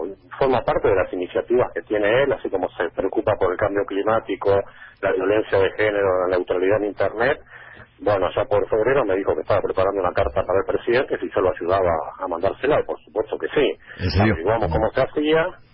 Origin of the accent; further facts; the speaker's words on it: Buenos Aires, Argentina; now in Paraná, Argentina; yo soy porteño, pero vivo en Paraná